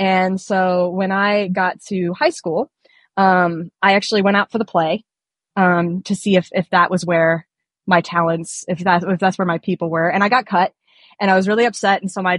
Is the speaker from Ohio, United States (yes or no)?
yes; Akron, Ohio, United States; So I'm originally from Akron, Ohio, home of LeBron James. And I actually went to his rival Catholic high school.